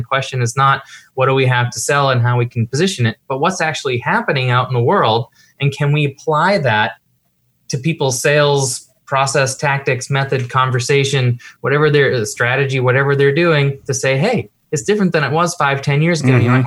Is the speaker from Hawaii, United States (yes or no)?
no; Peabody, Massachusetts, United States; I grew up in lovely Peabody, Massachusetts.